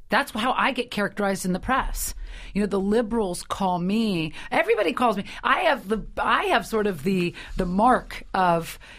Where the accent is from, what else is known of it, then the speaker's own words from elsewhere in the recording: San Francisco, California, United States; now in New York, United States; I'm a liberal. I'm from San Francisco. I live in New York.